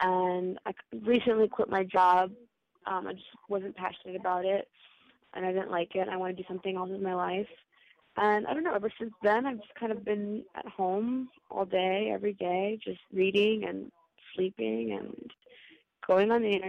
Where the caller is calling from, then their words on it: Connecticut, United States; From Connecticut.